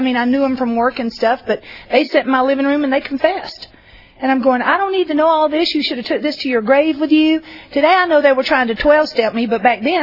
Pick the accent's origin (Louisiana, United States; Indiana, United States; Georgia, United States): Georgia, United States; accent: Georgia; now in Idaho, United States; You know, my accent is not from Idaho; it is from Georgia. Me and my husband moved there about 6 years ago, so if I talk funny, that's why.